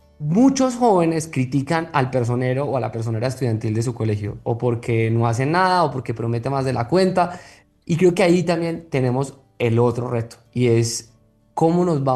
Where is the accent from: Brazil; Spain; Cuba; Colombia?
Colombia; Y creo que eso es un reto que como colombianos tenemos